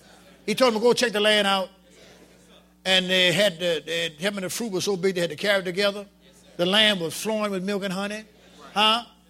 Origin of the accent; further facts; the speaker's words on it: Darrow, Louisiana, United States; I said, I come from Darrow. He said, what is that? I said, way back by the Mississippi River.